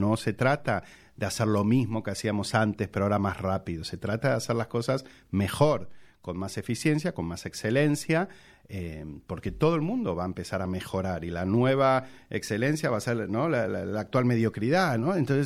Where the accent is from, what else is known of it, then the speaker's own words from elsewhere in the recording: Argentina; accent: Argentine mixed with Salamancan; mi forma de hablar, esta mezcla de argentino con salmantino, ¿no? Que no es un acento ni muy argentino ni salmantino.